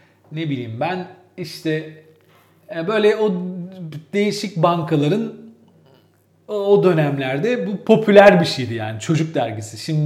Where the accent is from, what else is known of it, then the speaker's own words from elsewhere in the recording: Istanbul, Turkey; Ben de Balat'la Unkapanı arasında Zeyrek tarafında doğup büyüdüm ve dolayısıyla hep böyle gidip geldiğim yer.